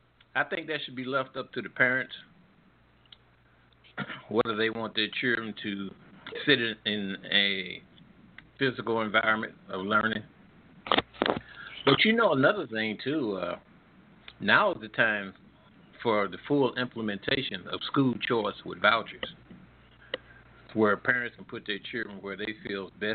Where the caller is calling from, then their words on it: Midwest, United States; calling from the Midwest.